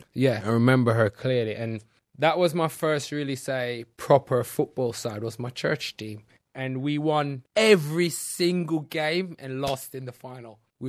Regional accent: Jamaica; I'm Jamaican. I was born and bred in the garrison in Jamaica. My high school that I went to was literally about 2 minutes around the corner from Trenchtown

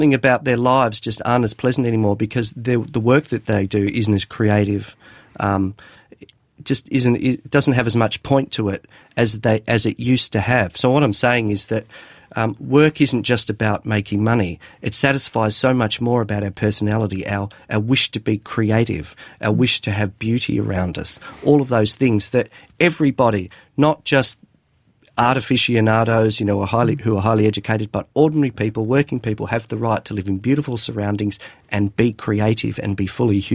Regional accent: Doveton, Victoria, Australia; And when I was growing up in Doveton, here was a community which was planned by post-war housing, constructors, to be a pleasant place

